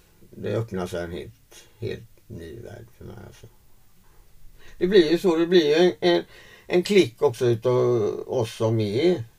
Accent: Floda, Västra Götaland County, Sweden; now in Alingsås, Sweden; Så jag är uppvuxen i Floda och bott i Alingsås då

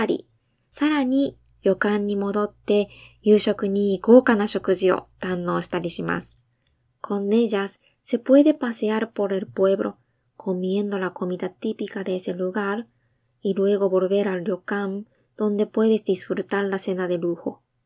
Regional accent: Japan; first language Japanese; Spanish is a second language; Soy japonesa e intérprete de español.

